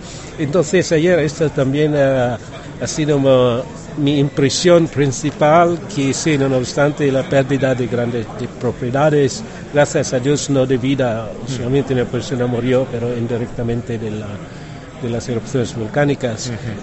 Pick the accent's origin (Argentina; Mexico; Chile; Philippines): Philippines; Spanish is a second language; Soy filipino, entonces sí, tenemos volcanes, terremotos, claro.